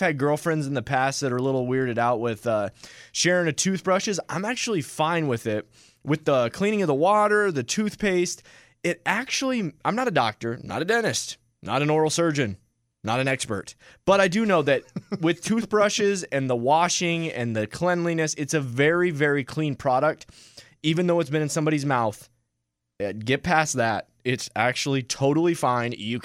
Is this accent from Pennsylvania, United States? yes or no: no; Michigan, United States; I'm 33 years old. I'm a male. I'm from Michigan